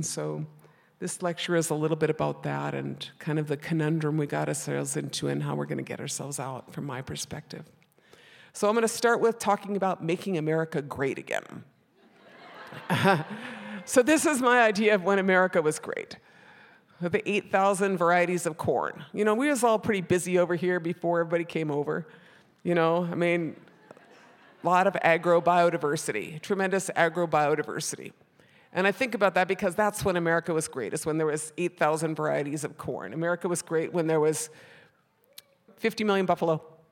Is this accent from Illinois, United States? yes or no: no; Minnesota, United States; I'm from the White Earth Reservation, I'm Bear Clan, and I'm really honored to be here with you.